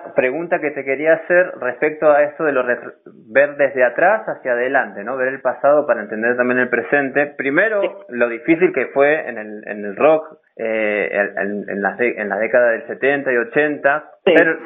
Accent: Moreno, Buenos Aires Province, Argentina; now in Mendoza, Argentina; Yo siempre digo que yo estoy acá en Mendoza, pero provengo de Moreno, y bueno, del oeste del conurbano al oeste del país, ¿no? Me vine de algún modo.

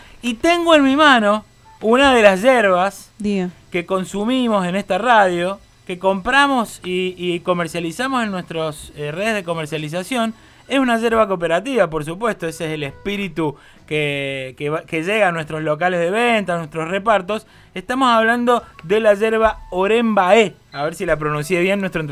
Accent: Mendoza, Argentina; los que somos de Mendoza tomamos mucho mate

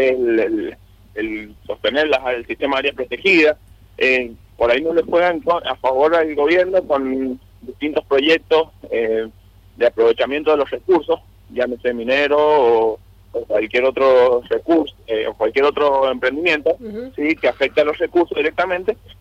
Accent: Cordón del Plata, Mendoza, Argentina; yo que soy de Cordón del Plata

